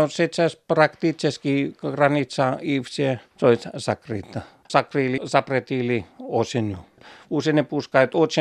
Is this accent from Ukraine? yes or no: no; Finland; Ukrainian is a second language; я з Фінляндії.